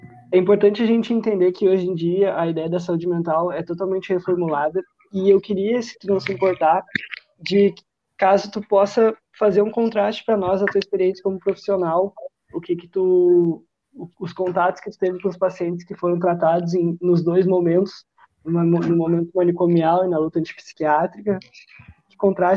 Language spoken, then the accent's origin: Portuguese; São Lourenço, Brazil; eu sou de São Lourenço, fiz estágio